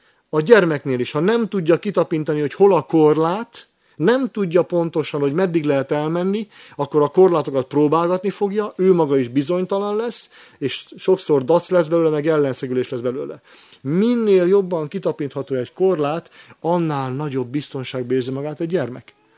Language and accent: Hungarian; Hungary; főleg, hogy a magyarok vagyunk